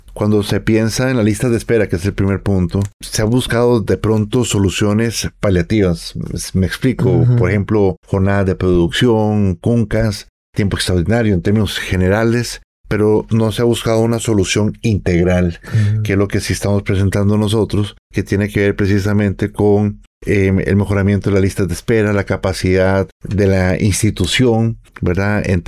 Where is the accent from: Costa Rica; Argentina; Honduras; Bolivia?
Costa Rica; uno como costarricense, como asegurado, desea que al actual ejecutivo le vaya muy bien